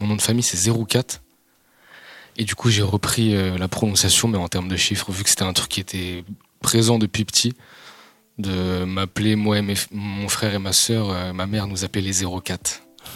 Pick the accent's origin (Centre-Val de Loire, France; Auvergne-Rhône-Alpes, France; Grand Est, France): Centre-Val de Loire, France; Tours; Je suis né à Tours, je suis Tourangeau. Je viens exactement de Chambéry-Tours